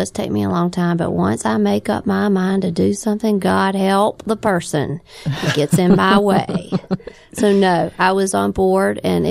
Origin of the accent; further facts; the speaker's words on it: Mississippi, United States; And we're both from Mississippi.